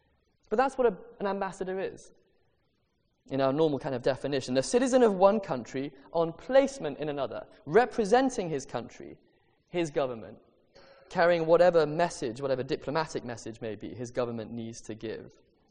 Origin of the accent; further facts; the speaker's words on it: Madagascar; And where I grew up in Madagascar, there weren't many Christmas parties.